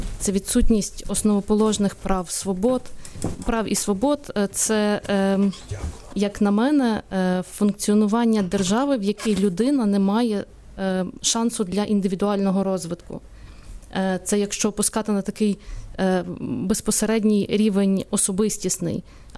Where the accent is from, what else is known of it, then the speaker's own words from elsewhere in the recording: Lviv, Lviv Oblast, Ukraine; я сама зі Львова.